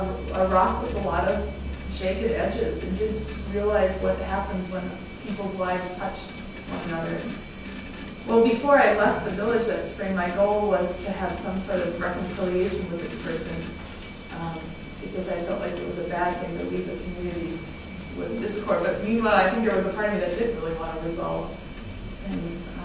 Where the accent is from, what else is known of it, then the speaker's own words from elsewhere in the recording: Chicago, Illinois, United States; I'm from Chicago.